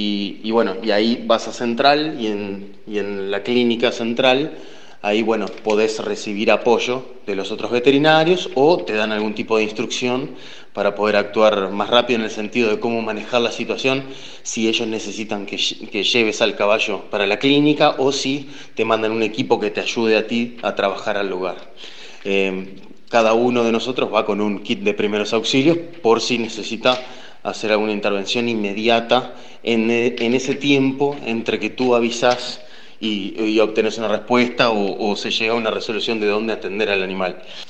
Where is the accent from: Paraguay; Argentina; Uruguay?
Uruguay; Soy el único uruguayo, hay un montón de brasileros